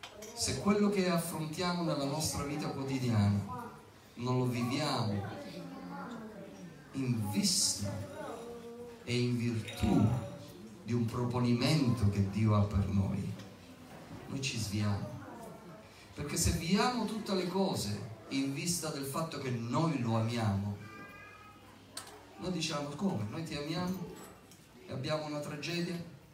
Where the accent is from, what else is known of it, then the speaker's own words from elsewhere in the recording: Catania, Sicily, Italy; also born or lived in Palermo; Io ho vissuto a Palermo per... sono di Catania, ho vissuto a Palermo per circa 8 anni